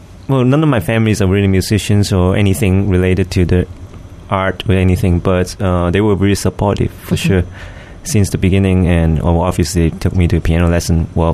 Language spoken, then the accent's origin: English; Hong Kong; moved away as an adult; now in United States; Well, actually, I grew up in Hong Kong.